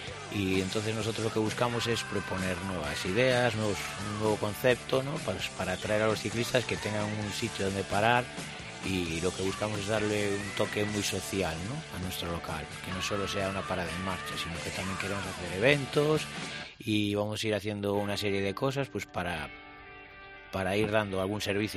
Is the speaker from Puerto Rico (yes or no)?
no; Oseixo, Spain; Bueno, Oseixo, aparte que es mi pueblo, es de donde yo soy